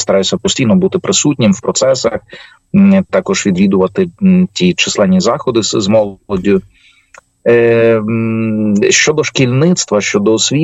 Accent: Lviv, Lviv Oblast, Ukraine; also born or lived in Italy; Я родом зі Львова. Відповідно, в дитячі роки я сам був учасником селезіанської ораторії Львові при церкві Покрови.

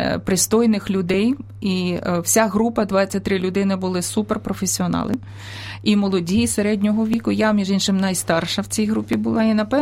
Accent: Kyiv, Ukraine; що я корінна киянка в третьому поколінні інтелігенції

